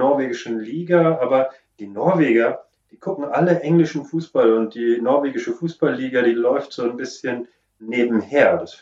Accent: Lower Saxony, Germany; Ich bin original, bin ich Ostfriese

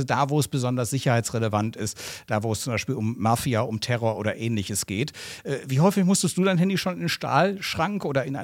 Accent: Cologne, North Rhine-Westphalia, Germany; beim Bundesamt für Verfassungsschutz, das ja in meiner Heimatstadt Köln ist

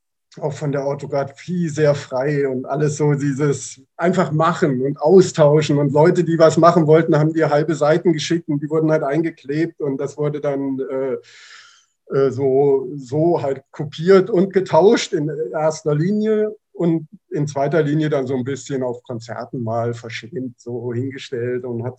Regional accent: Kassel, Hesse, Germany; Na, ursprünglich bin ich aus Hessen, Kasseler Ecke, also ziemlich zentral

